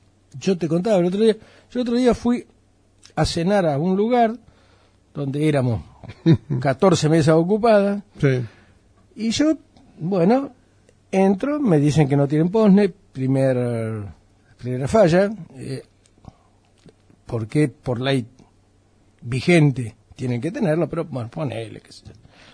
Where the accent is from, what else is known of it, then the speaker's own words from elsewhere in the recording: Argentina; lo riesgoso que somos los argentinos.